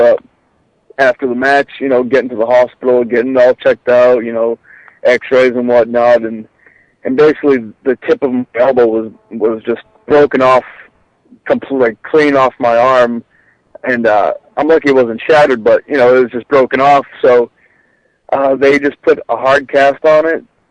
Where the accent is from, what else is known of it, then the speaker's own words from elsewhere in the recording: Boston, Massachusetts, United States; The night before, we were up in Boston, which just happened to be my hometown